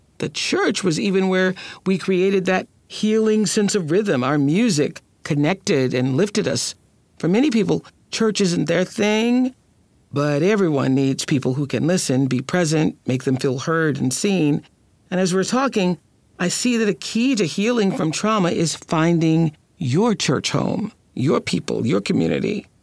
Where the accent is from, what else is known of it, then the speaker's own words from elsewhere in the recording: Kosciusko, Mississippi, United States; makes me think of growing up in Kosciuszko, Mississippi, and how the church was the central point of our life.